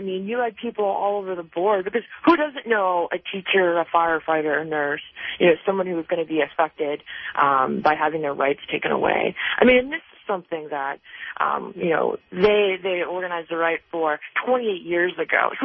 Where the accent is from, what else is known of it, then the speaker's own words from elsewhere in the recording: Mississippi, United States; No, I am originally from Mississippi.